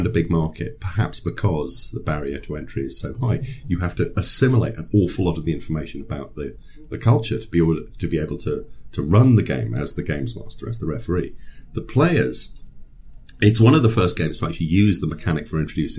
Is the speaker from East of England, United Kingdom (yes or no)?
yes; East of England, United Kingdom; I'm British, born and bred, born in East Anglia, but I went to boarding school